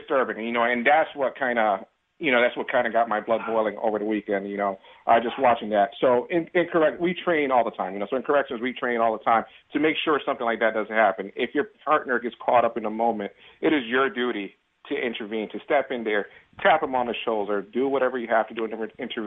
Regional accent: Hartford, Connecticut, United States; I was born in Hartford. I was born and raised in Hartford to Puerto Rican parents.

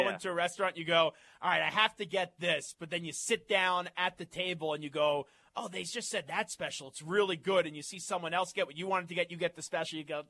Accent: New York, United States; And when you're growing up in New York, the Mets-Yankees game, Subway Series, are such a big event.

